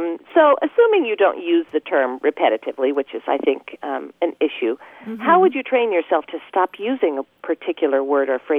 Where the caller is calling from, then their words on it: Plano, Texas, United States; I'm calling from Plano, Texas.